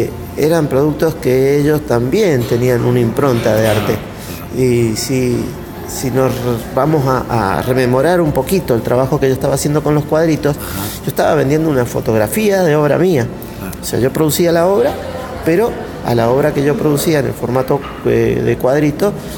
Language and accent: Spanish; Luzuriaga, Mendoza, Argentina; Yo soy de Lusuriaga, Maipú.